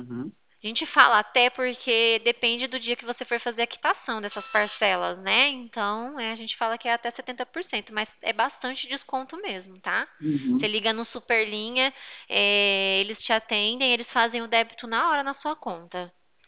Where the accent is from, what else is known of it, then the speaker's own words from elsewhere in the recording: Araçatuba, São Paulo, Brazil; Nós aqui somos de Araçatuba.